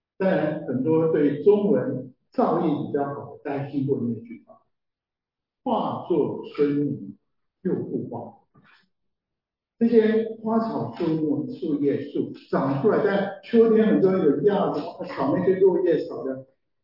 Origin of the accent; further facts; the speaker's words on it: Taiwan; now in United States; 我们从台湾来，台湾的衣服很少变色